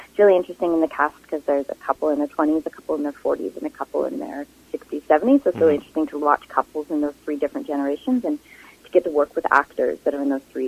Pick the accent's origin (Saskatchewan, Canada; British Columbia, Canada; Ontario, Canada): British Columbia, Canada; Vancouver; I am one of those rare people born and raised in Vancouver, love Vancouver, always want to live in Vancouver